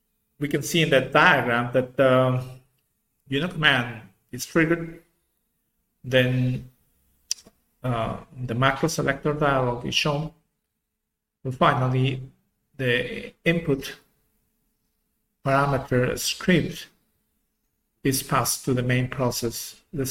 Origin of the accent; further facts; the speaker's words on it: Bolivia; I'm from Bolivia, which is located in South America.